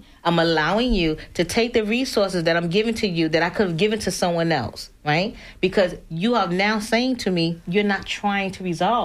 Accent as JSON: {"language": "English", "region": "New York", "country": "United States", "said": "Now, I'm from New York."}